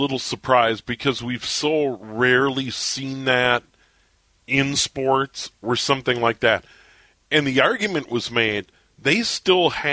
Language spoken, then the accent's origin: English; Minnesota, United States; also born or lived in St. Paul; You know, I was born in St. Paul, grew up in the suburbs. And my first radio job was in a small town in western Minnesota.